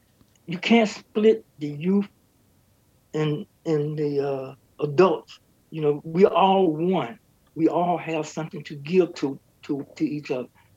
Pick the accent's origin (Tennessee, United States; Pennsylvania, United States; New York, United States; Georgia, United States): Georgia, United States; Well, I grew up in the South. I'm from Georgia, and I was down there during the era of Jim Crow.